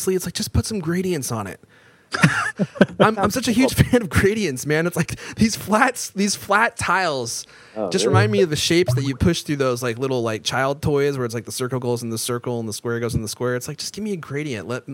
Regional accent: Redmond, Washington, United States; But, you know, I am from Redmond, Washington.

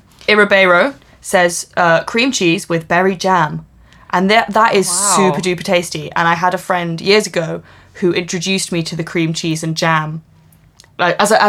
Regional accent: United Kingdom; I mean, we're British.

